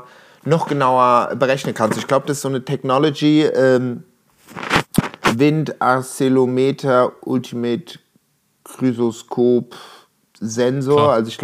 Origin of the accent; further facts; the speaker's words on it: Switzerland; now in Berlin, Germany; ich bin Schweizer